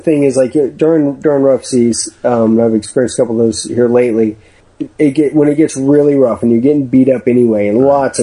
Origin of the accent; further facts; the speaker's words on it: Miami, Florida, United States; I've always been around the water. You know, I grew up in Miami in the water